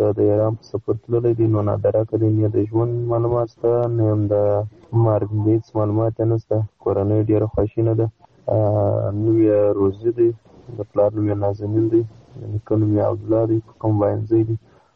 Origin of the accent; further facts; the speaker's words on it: Qadis, Badghis, Afghanistan; زه د بادغیس د ولایت یم د غدس ولسوالۍ یم بلکې سر تکر یم.